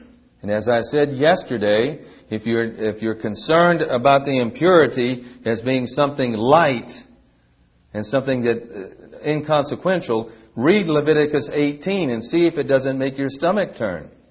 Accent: Fall River, Massachusetts, United States; we talk about in Massachusetts, you know, your state, I'm sorry, because it's my hometown too, Fall River.

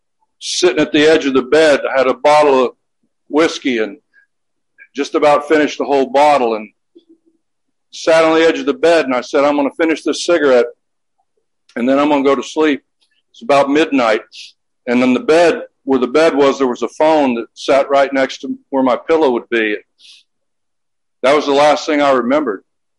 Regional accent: Jacksonville, Florida, United States; Went back to my hometown of Jacksonville, Florida, given the address of little local assembly there.

